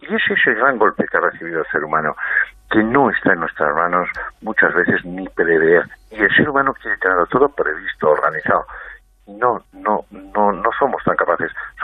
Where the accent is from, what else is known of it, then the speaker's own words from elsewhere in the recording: Spain; a nosotros, como españoles, se nos confunde